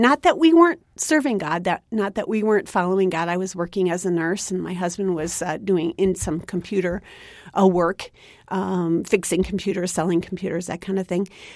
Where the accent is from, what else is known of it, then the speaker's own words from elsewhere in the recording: Minnesota, United States; I graduated from high school in Minnesota. I probably consider Minnesota my home simply because out of all of my 50-some years on earth, I've lived there the longest.